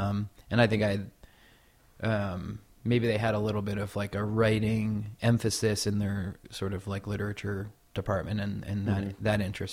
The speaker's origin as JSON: {"language": "English", "town": "Middletown", "region": "New Jersey", "country": "United States", "also_born_or_lived": "Red Bank", "moved": "as an adult", "lives_now": "Philadelphia, United States", "said": "Yeah, I'm from New Jersey. Middletown, New Jersey. I was born in Red Bank, New Jersey, which is kind of the town near there. I left there."}